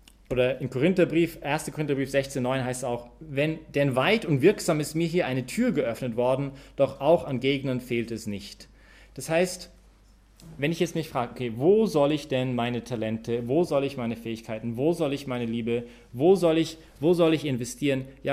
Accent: Canada; Aber als Kanadier, schade.

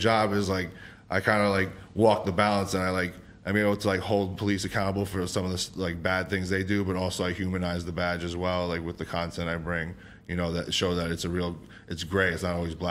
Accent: Bronx, New York, United States; So like that was, I guess that was real because I come from the Bronx. So like, I'm right next to Yonkers and everything.

